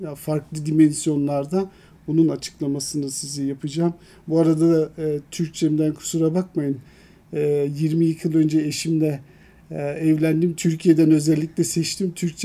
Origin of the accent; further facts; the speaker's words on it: Ulm, Baden-Württemberg, Germany; Doğma büyüme olacak olursa Almanya'yı az çok bilenler Münih Stuttgart arasında Ulm, Baden-Württemberg eyaletin